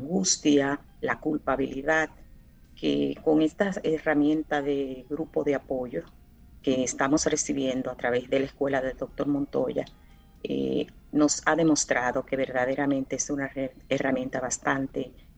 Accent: Dominican Republic; algo que nosotros como dominicanos le sabemos

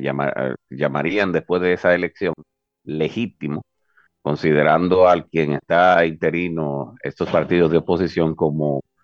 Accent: La Vega, Dominican Republic; a los que somos de La Vega nos quedará el mal sabor de saber que en la República Dominicana por primera vez se produjo algo así

